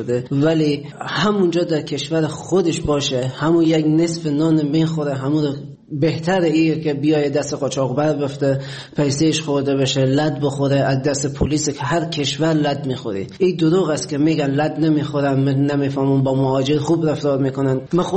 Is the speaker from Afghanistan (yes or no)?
yes; Afghanistan; moved away as an adult; حدود 3.5-4 سال میشه از افغانستان اومدم بیرون.